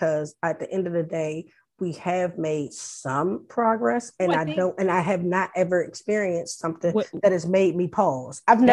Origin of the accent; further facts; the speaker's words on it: United States; the fact that we're American, traveling while Black American was definitely something